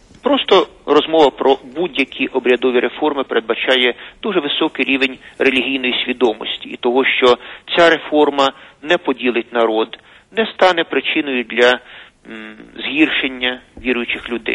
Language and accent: Ukrainian; Balakliia, Kharkiv Oblast, Ukraine; Попри те, що я виростав в абсолютно іншому середовищі, ніж пані Леся, я ріс у містечку Балаклія на Харківщині у 60-х роках